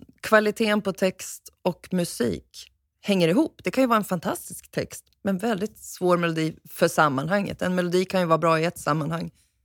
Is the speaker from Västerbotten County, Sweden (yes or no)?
yes; Holmsund, Västerbotten County, Sweden; Jag växte upp i Solbackakyrkan som var i Holmsund.